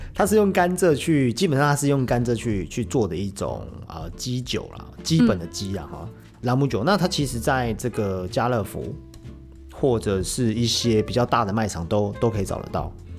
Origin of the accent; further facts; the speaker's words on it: Taiwan; 其实二砂就是我们台湾人讲的黄砂糖